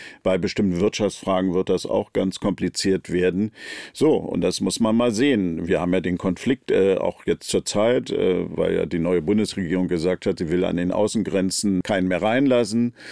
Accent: Berlin, Germany; Also ich bin Berliner und bleibe Berliner.

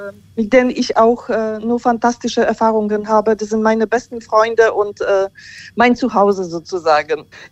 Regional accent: Poland; now in Berlin, Germany; ich bin gebürtige Polin, die hier in Deutschland, in Berlin lebt

